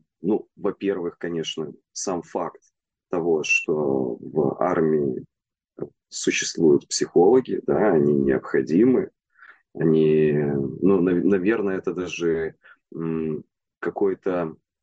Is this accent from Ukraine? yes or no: yes; Odesa, Odesa Oblast, Ukraine; Неужели в моем родном городе, в Одессе, открылся центр осознанности